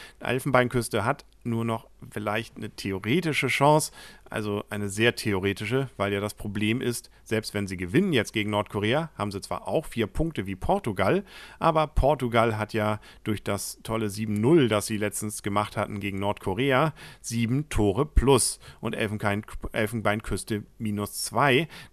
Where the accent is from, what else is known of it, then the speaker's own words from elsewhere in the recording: North Germany, Germany; als Norddeutscher hatte ich ja durchaus insbesondere Sympathien für Dänemark.